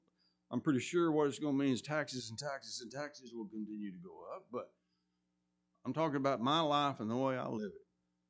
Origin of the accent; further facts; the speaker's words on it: Texas, United States; to be born here and live in Texas. And there's some rough parts of Texas, but I enjoy the fact of being a Texan.